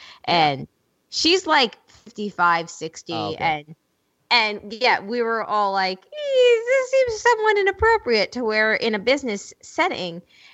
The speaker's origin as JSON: {"language": "English", "region": "New York", "country": "United States", "accent": "New York", "said": "Hey, you're making fun of my New York accent?"}